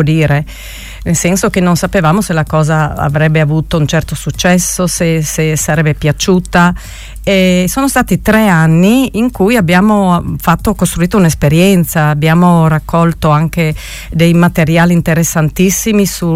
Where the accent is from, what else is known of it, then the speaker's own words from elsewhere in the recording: Rivalpo, Friuli-Venezia Giulia, Italy; now in Tolmezzo, Italy; Di Rivalpo, originario, okay. Ma abito a Tolmezzo, sono residente a Tolmezzo. Diciamo che il cordone ombelicale con Rivalpo non è mai stato tagliato.